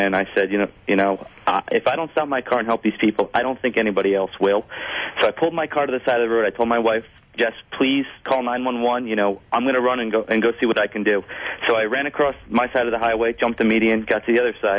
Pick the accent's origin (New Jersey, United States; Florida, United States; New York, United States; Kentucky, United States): New Jersey, United States; I'm actually from New Jersey.